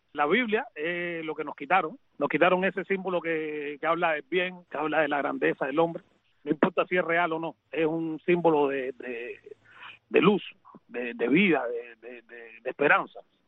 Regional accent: Cuba; moved away; de mi pueblo, gente de la Cuba

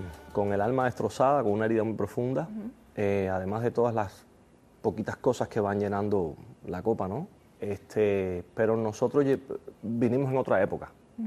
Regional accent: Cuba; now in Miami, United States; Nosotros nos fuimos de Cuba y perdimos todo.

